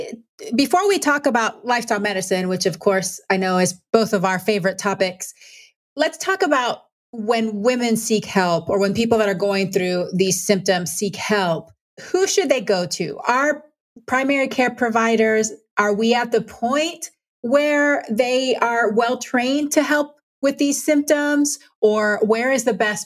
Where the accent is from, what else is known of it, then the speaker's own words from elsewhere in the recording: Panama; because I'm from Panama, it's a very hot country, tropical country.